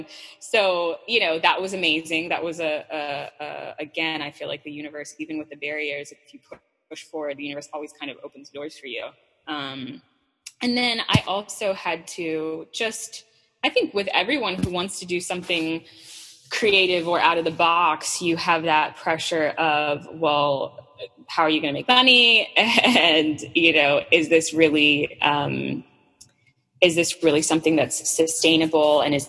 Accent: Bahamas; also born or lived in United States; I was born in the U.S. So I'm a U.S. citizen, which means that opportunities, even though I grew up in the Bahamas, there are more opportunities open to me than a Bahamian.

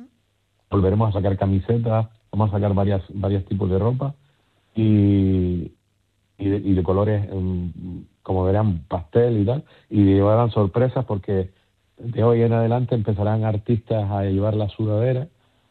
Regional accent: Canary Islands, Spain; yo canario, soy canario hasta la médula, me encanta mi tierra, todas las islas, pero mi segunda patria es Galicia.

